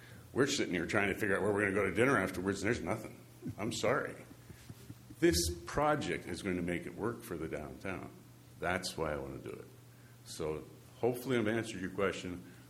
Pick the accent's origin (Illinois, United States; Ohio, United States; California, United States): California, United States; Atascadero; This is good for Atascadero. I've lived here for 28 years. This is my hometown.